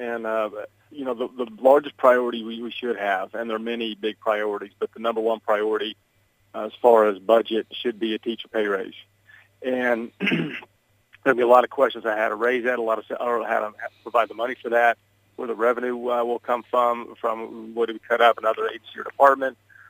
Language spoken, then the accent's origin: English; Enid, Oklahoma, United States; born there; I was born in Enid. My wife was born in Ada. My mother was born in Billings. My dad was born in Canute.